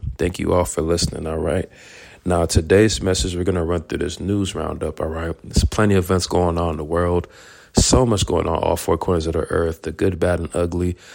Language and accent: English; Florida, United States; I was raised in South Florida, so I already know the vibes down there, all right?